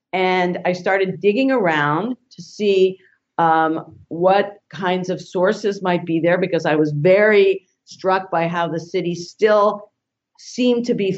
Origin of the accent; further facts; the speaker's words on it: New York, United States; I grew up in the New York area.